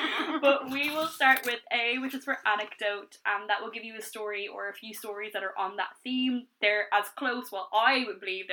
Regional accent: Ireland; this podcast is called Irish Spirits because we are Irish and based in Ireland

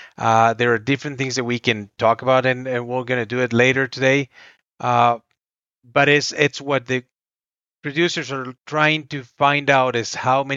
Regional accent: Bogota, Bogotá, Colombia; moved away as an adult; now in United States; I'm a veterinarian from University of La Salle in Bogota, Colombia. Graduated back in 1988. I was in private practice in Colombia for 13 years

